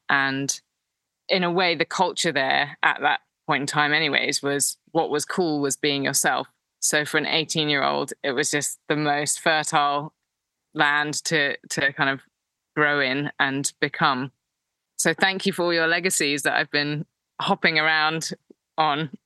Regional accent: London, United Kingdom; I was growing up in London

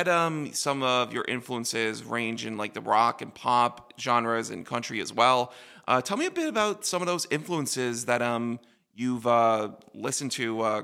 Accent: St. John's, Newfoundland and Labrador, Canada; Yeah, I'm from St. John's, born and bred, but I'm definitely the townie type, but I also have a love for the Bay.

